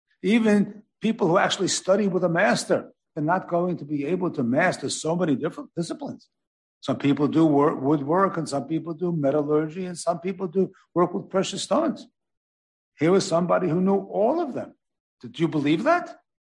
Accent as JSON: {"language": "English", "town": "Gerritsen Beach", "region": "New York", "country": "United States", "tie": "born or raised there", "said": "I grew up in Gerritsen Beach, Italian bricklayers."}